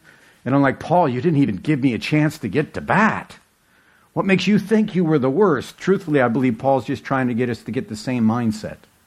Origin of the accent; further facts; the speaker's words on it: New Jersey, United States; You're going to find out that I am from New Jersey, and I can talk faster than you think.